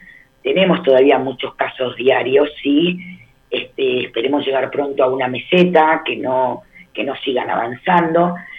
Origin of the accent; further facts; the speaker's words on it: Uruguay; como uruguaya, el orgullo, la emoción y el agradecimiento es enorme. Pero como judía, bueno, es indescriptible.